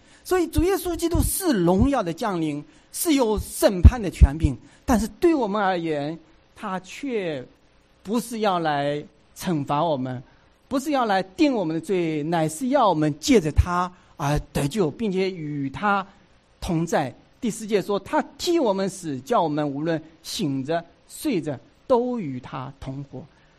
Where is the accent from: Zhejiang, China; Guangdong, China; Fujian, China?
Zhejiang, China; Hangzhou; 我老家是在杭州